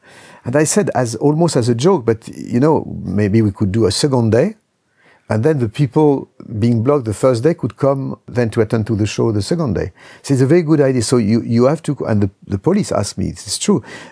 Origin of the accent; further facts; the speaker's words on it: Lyon, Auvergne-Rhône-Alpes, France; one in Houston, one in my hometown, Lyon.